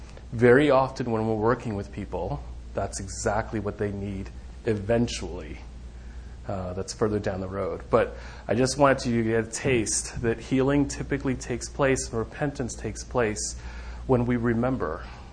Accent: New York, United States; I'm a little crafty. I'm from New York.

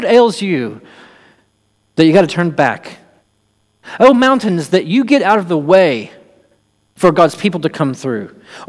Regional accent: Texas, United States; accent: East Texas; mostly because she thought my East Texas accent was funny.

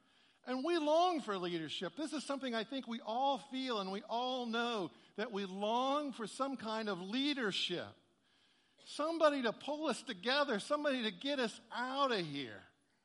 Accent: Illinois, United States; I'm from Illinois.

